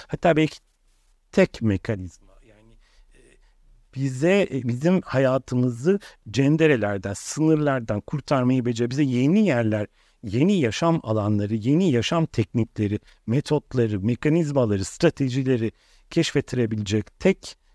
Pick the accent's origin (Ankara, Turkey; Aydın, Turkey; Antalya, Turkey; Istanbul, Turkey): Istanbul, Turkey; Beyoğlu; Medya çünkü Beyoğlu çok tehlikeli bir yer olarak bütün Türkiye'ye lanse ediyor. Ben şu çocukluğumu orada geçirdim. Ve 13 yaşından itibaren yavaş yavaş gece yaşantım artmaya başladı.